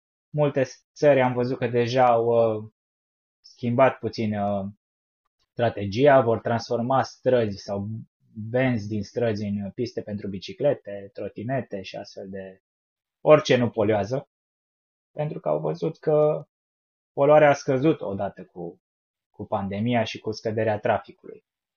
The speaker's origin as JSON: {"language": "Romanian", "town": "Timișoara", "region": "Timiș County", "country": "Romania", "said": "noi suntem din Timișoara"}